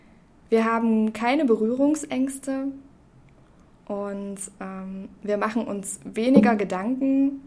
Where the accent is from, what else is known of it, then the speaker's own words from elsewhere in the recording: East Germany, Germany; Ich bin eine Ostdeutsche, aber meine Generation fühlt dieses Ostdeutschsein nicht mehr.